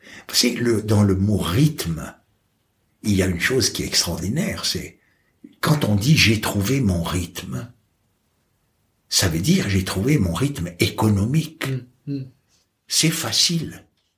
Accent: Switzerland; Tu es français, moi je suis suisse, dans les deux pays, on n'a rien à s'envier.

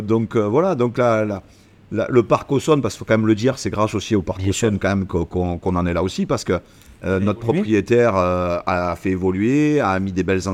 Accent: Dijon, Bourgogne-Franche-Comté, France; born there; Je suis né à Dijon, je suis arrivé dans le sud il y a très petit, il y a 6 ans.

